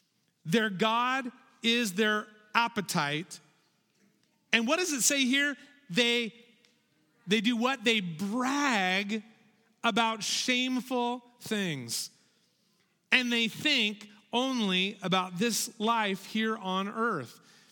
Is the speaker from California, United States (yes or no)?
yes; California, United States; I grew up in Southern California, but for one whole year, my family moved across the ocean to this pretty small island nation called New Zealand.